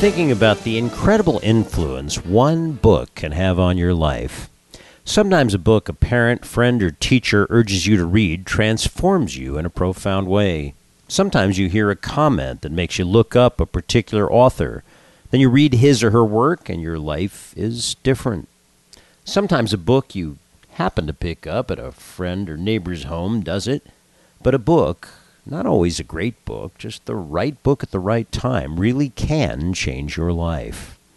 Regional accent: Los Angeles, California, United States; Still, why did any of this interest a Jewish boy growing up in Los Angeles, California, very far from the major theaters of this old conflict?

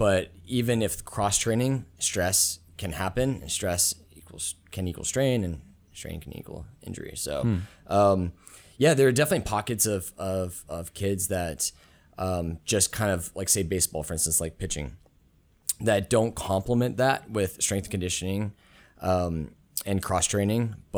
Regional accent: Edgewood, Washington, United States; So I grew up in a small town called Edgewood, Washington, which is on the North Hill of Puyallup. So if any Seattleites are listening, the 253 is where I grew up.

